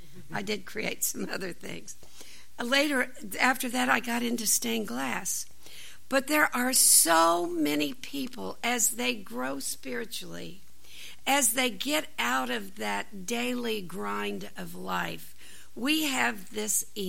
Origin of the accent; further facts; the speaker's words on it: Indiana, United States; You know, I'm from Indiana